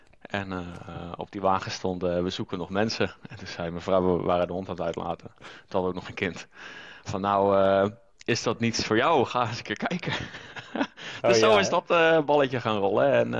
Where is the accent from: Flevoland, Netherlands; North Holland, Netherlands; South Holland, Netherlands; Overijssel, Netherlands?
South Holland, Netherlands; Gouda; Ja, ben hier ook weer 7 jaar woon ik hier nu alweer. Ik kom eigenlijk uit de Randstad, uit Gouda.